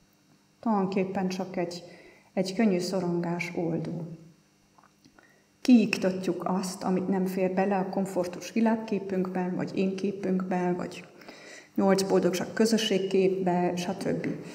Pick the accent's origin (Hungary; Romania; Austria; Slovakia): Austria; Hungarian is a second language; Én osztrák vagyok